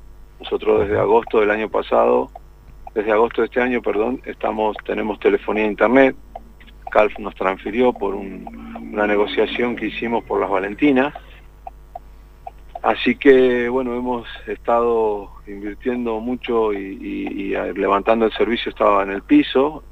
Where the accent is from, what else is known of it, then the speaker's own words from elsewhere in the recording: Argentina; no somos una isla, no somos Kelper, somos argentinos